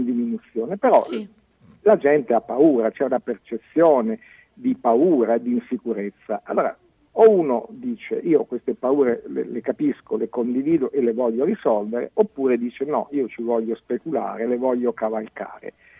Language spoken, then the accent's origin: Italian; Umbria, Italy; io vengo dall'Umbria